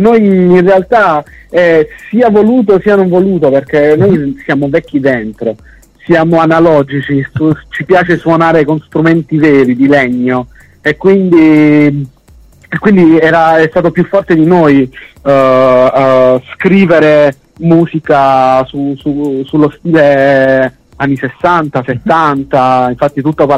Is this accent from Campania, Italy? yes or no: no; Taranto, Apulia, Italy; Noi siamo di Taranto, è una bellissima città pugliese, ci tengo sempre a dirlo. Siamo di Taranto, quindi in questo momento le date confermate sono tutte nella provincia